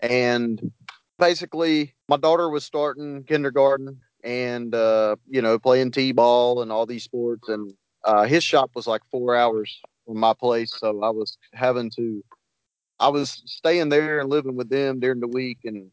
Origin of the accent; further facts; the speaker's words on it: Pine Level, North Carolina, United States; I'm from Pine Level, North Carolina, which is about 30 minutes north of Gallatt.